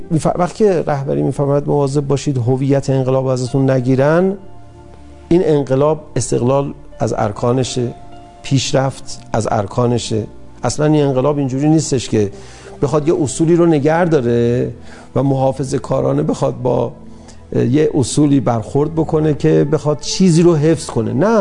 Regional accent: Iran; بابا ما ایرانی هستیم،

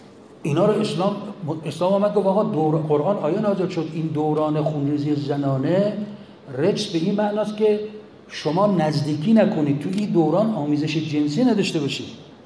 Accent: Iran; ما چون ایرانیم داریم از ایران میگیم

